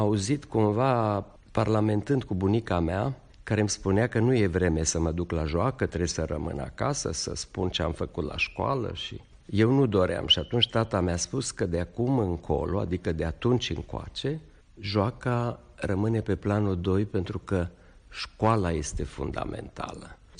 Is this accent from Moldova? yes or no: no; Brașov, Brașov County, Romania; Primele amintiri pe care le am sunt de la Brașov, chiar dacă ai mei erau din nordul Transilvaniei, deoarece în momentul în care m-am născut eu, ei erau deja mutați la Brașov.